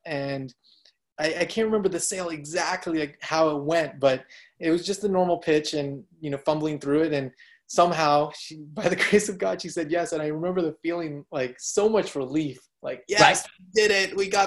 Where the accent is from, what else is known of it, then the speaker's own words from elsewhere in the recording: San Francisco, California, United States; So I grew up in San Francisco for 17 years of my life.